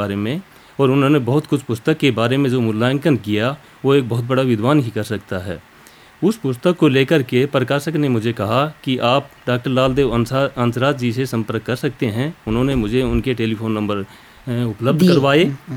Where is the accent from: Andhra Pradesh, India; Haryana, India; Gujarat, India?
Haryana, India; मैं हरियाणा प्रांत का रहने वाला हूँ